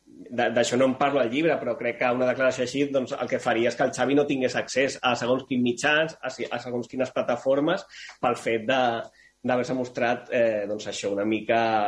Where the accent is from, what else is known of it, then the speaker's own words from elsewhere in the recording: Sant Boi de Llobregat, Catalonia, Spain; Jo soc de Sant Boi de Llobregat. Els meus companys de classe eren castellanoparlants en un 92%, 93%.